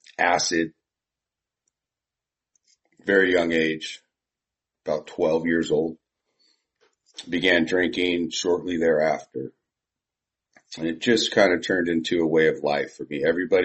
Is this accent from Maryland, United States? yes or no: no; San Diego, California, United States; So as I said … I'm from San Diego.